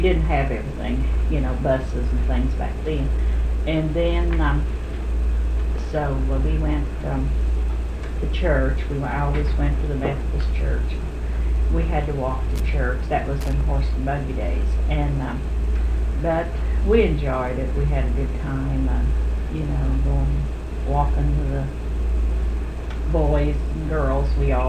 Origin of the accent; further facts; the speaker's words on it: Greenup, Kentucky, United States; born there; Well, I was born in Greenough County, Greenough, Kentucky